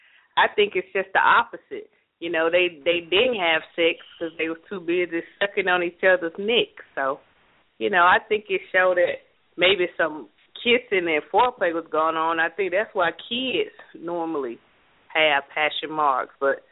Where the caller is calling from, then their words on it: Atlanta, Georgia, United States; Hey, I'd rather not give my name, but I'm calling from Atlanta.